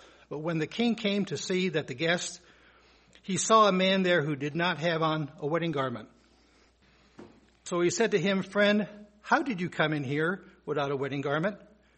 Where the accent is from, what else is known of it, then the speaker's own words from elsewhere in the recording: Cleveland, Ohio, United States; And I grew up in Cleveland. No hisses. Cleveland is a sports town